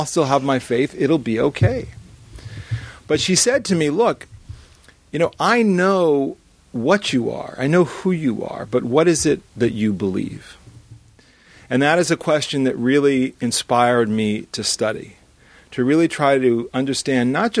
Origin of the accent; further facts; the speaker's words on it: Los Angeles, California, United States; I had an identity, a cultural identity as a Jew growing up in Los Angeles, but no real belief.